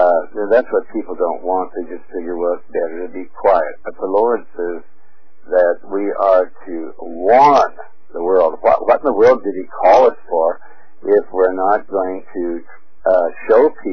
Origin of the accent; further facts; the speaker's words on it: Montana, United States; I'm from Montana